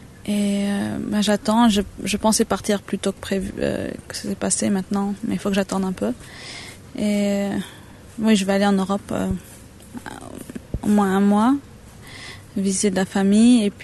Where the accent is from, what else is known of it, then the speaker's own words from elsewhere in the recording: Auroville, Tamil Nadu, India; je suis née à Auroville, j'ai grandi ici aussi. oui, j'ai grandi ici, j'ai fait toutes mes années scolaires à Auroville.